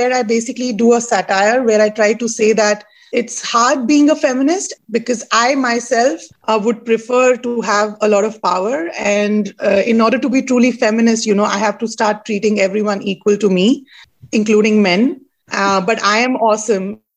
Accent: Jammu and Kashmir, India; because I come from Jammu Kashmir, 20 minutes of my hour is political satire comedy because I come from that region

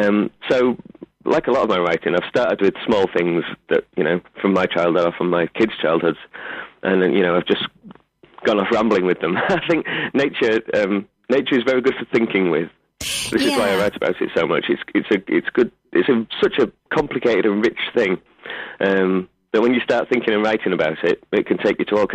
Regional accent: Wakefield, Yorkshire and the Humber, United Kingdom; accent: Yorkshire; I grew up in Wakefield, which is just down the road.

